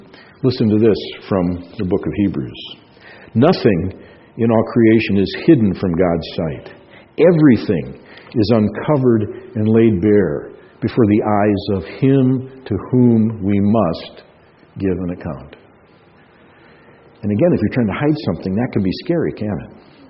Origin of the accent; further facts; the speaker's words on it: Minnesota, United States; When I was first a believer, I went to a church in my hometown in Minnesota